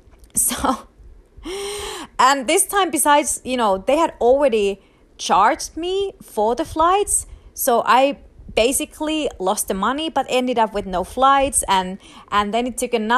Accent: Rovaniemi, Lapland, Finland; And with these flights, I get to stay in my hometown, Rovaniemi, even a bit longer.

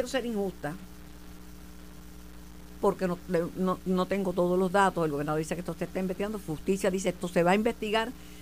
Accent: Puerto Rico; Nosotros somos parte de Puerto Rico

